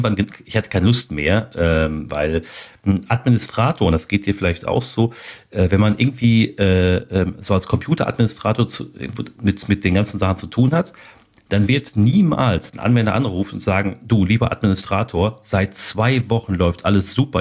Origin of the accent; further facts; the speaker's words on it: North Rhine-Westphalia, Germany; da bin ich aus dem Ruhrgebiet